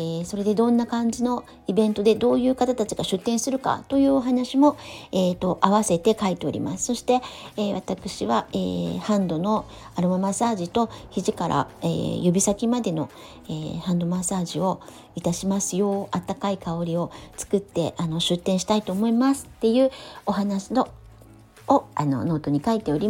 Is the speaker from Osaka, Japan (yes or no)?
no; Meguro, Tokyo, Japan; 私が生まれ育ったのは目黒区の祐天寺という小さな町だったので、渋谷にほど近く